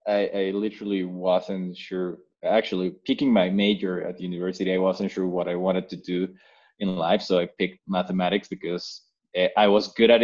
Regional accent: Mexico; I'm Mexican. I grew up in Mexico all the way through college. I did university here. I did applied mathematics at a university called UNAM, which is a technical university here in Mexico

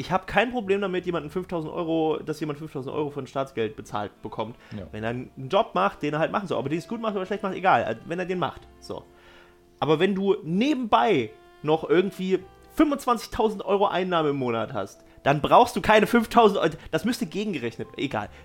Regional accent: Thuringia, Germany; ich komme aus Thüringen, ich darf das sagen

